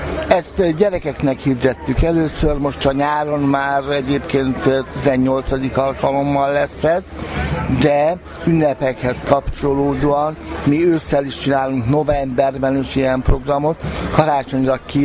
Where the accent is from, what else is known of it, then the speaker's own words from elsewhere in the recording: Tard, Heves, Hungary; Tardról jöttünk